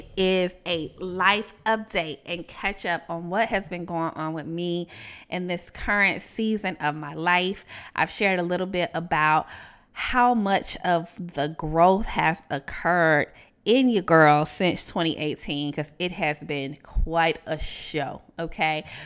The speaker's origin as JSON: {"language": "English", "town": "Atlanta", "region": "Georgia", "country": "United States", "tie": "born or raised there", "said": "I'm located here in Atlanta, Georgia, my hometown"}